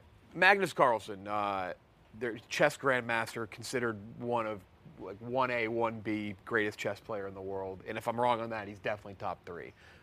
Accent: New England, United States; born there; I was born in New England.

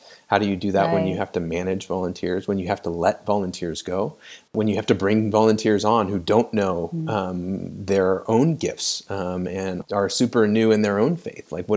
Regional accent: West Coast, United States; I went to school on the East Coast. I'm from the West Coast.

